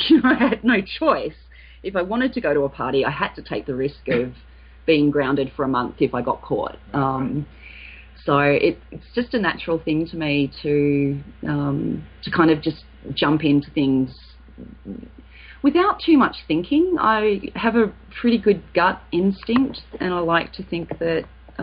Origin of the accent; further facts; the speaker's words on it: Melbourne, Victoria, Australia; I'm Australian. I was born in Melbourne.